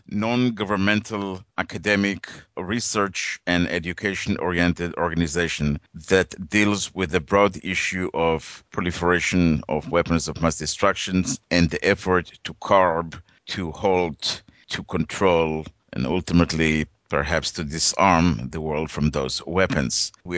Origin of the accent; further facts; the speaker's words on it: Israel; English is a second language; moved away as an adult; Well, born and raised in Israel. I left Israel for the first time when in my early 20s.